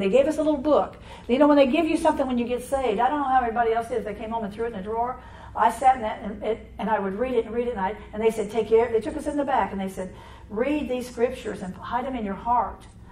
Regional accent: Illinois, United States; and she was from St. Louis, and I was from Illinois.

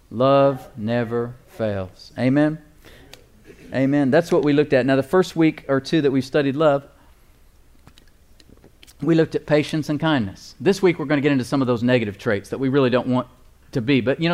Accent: La Porte, Texas, United States; Now, I grew up in La Porte.

